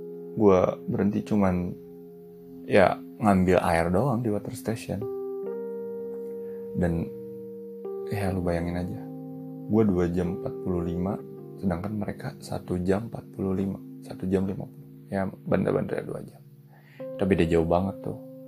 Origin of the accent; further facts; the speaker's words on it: Cianjur, West Java, Indonesia; Dan gue sendiri pulang ke daerah gue, dari Bogor ke Cianjur.